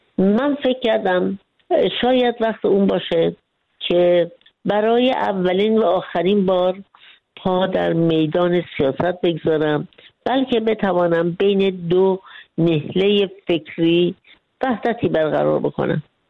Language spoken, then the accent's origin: Persian; Iran